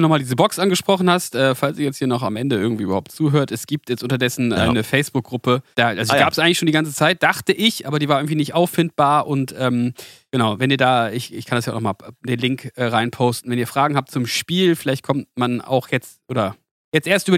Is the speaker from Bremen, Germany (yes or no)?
yes; Bremen, Germany; Das freut mich natürlich als Bremer besonders.